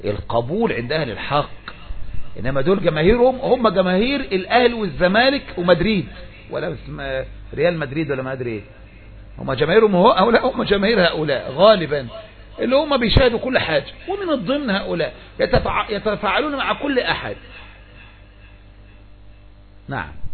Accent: Egypt; ما جاءوا في بلدنا مصر

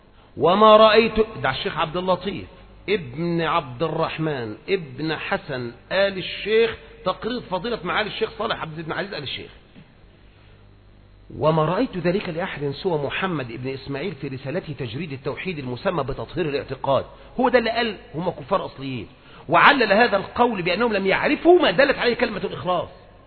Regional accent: Egypt; طب ما احنا عندنا في مصر كده

